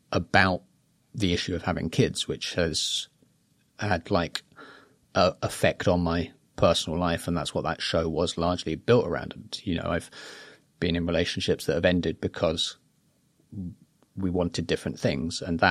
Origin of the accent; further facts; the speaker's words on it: Iceland; was about going back to my hometown in Iceland